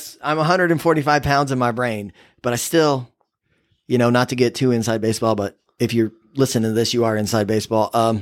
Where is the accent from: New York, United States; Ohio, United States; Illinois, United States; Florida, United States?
Illinois, United States; Maroa; he knew the owner of the bar in my small town. I grew up in Moroa, Illinois.